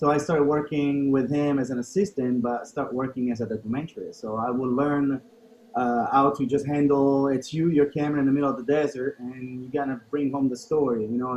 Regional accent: Rome, Lazio, Italy; English is a second language; also born or lived in United States; So basically, I lived my life between Italy and the U.S. I was born in Rome, so I lived all my youth here. And then I moved to the United States, and I never came back after, like, I stayed for 15 years over there. I became an American citizen

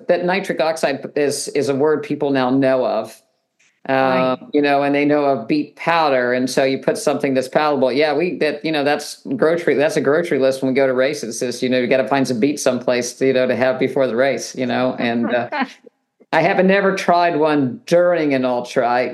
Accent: West Virginia, United States; It's like, you know, I was raised in West Virginia and there was plenty of animal fat and that didn't go well.

